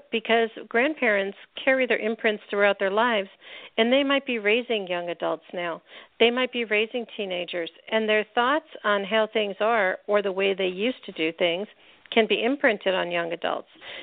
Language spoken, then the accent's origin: English; Northeast, United States; I grew up in the Northeast in the 50s and 60s. That was a lot of the immigrants, you know, time.